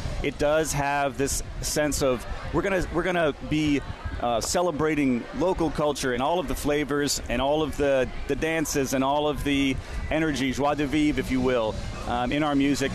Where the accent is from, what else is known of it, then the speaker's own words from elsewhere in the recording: New Orleans, Louisiana, United States; And we're all from New Orleans, you know, we're right. younger-ish.